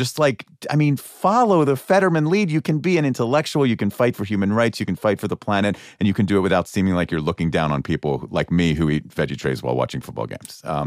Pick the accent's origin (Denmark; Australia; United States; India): United States; Pennsylvania; if I'm getting ready to watch a Steelers game in my home state, yes, of Pennsylvania